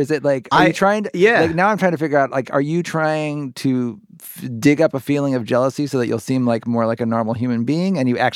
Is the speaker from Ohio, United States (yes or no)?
yes; Cincinnati, Ohio, United States; I grew up like 70 miles from Indianapolis in Cincinnati, Ohio.